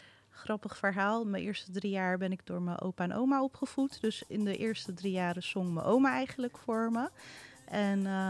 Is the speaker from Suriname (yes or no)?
no; Morocco; also born or lived in Netherlands; Dus ik werd in Marokko geboren. De eerste 3 maanden in Nederland tijdens haar verlof. Met mijn oma ook. En toen met de oma mee terug het vliegtuig in eigenlijk. Naar Marokko toe.